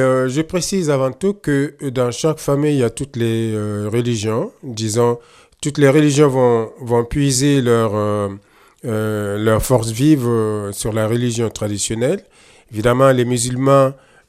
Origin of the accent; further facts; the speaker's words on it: Burkina Faso; first language Mooré; French is a second language; Au Burkina, ma langue maternelle, c'est le Moré, donc j'allais dire l'ethnie majoritaire, qui est installée sur le plateau central. Donc on est un pays du plateau.